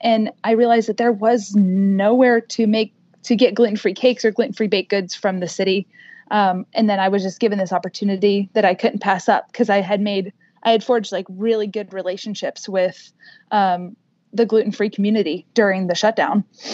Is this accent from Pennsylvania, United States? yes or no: yes; Pittsburgh, Pennsylvania, United States; So, I am from Pittsburgh, Pennsylvania. Pennsylvania, and I grew up in a small town outside of Pittsburgh that was heavily influenced by Slovenian and Polish culture